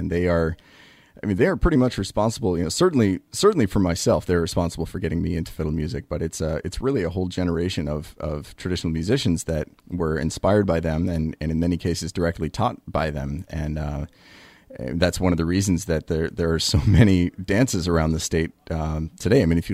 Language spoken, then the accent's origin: English; Canterbury, New Hampshire, United States; Yep, I grew up in Canterbury, New Hampshire.